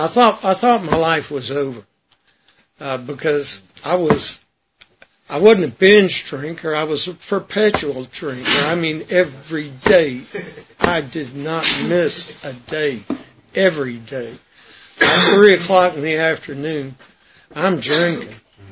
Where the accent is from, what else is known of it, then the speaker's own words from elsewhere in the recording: Georgia, United States; also born or lived in Key West; I was born in Key West and spent most of my time in Georgia. I'm a damn cracker, you know.